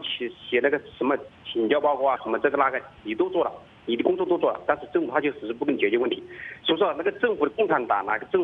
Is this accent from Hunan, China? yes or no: no; Hubei, China; 我是湖北的